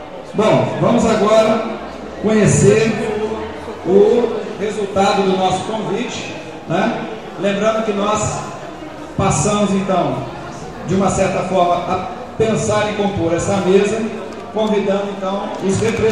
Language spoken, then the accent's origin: Portuguese; Minas Gerais, Brazil; eu sou mineiro, não sou britânico